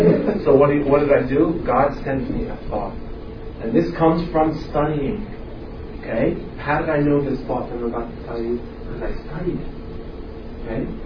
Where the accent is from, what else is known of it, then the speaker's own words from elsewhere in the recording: Australia; now in United States; I'm Australian, how many thousands of cars pass me?